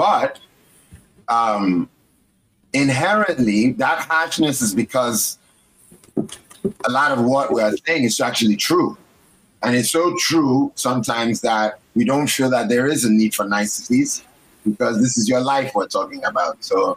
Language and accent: English; Nigeria; And it's because there is such a thing as Nigerian exceptionalism. And I think that Nigerians need to talk about it like that. So we can also own it a little more and understand why we push our kids.